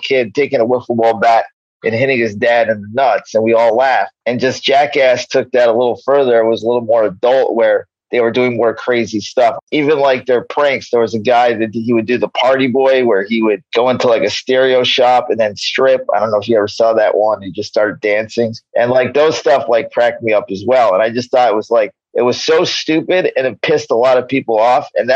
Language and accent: English; New York, United States; now in Los Angeles, United States; I grew up in New York. I live in L.A.